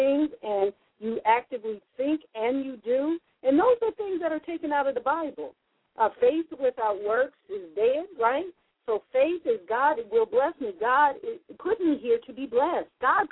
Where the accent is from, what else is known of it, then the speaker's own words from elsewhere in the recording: the South, United States; I think I am from the South.